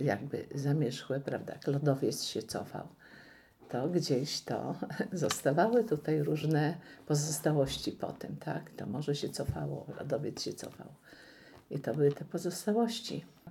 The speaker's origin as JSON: {"language": "Polish", "town": "Wesoła", "region": "Masovian Voivodeship", "country": "Poland", "tie": "born or raised there", "also_born_or_lived": "Warsaw", "said": "Tu się wychowałam w Wesołej, tu kończyłam pierwsze szkoły. Po latach zamieszkiwania w Warszawie z powrotem wróciłam do Wesołej"}